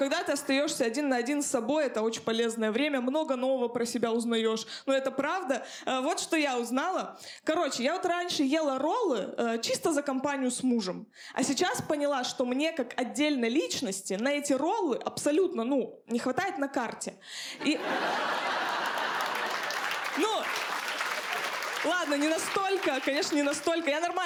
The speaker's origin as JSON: {"language": "Russian", "town": "Chelyabinsk", "region": "Chelyabinsk Oblast", "country": "Russia", "said": "я из Челябинска, это у меня, может, и от мамы"}